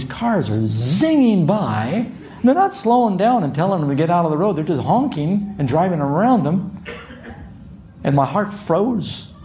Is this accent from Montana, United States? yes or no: no; New York City, New York, United States; We grew up in New York City. The subway in New York.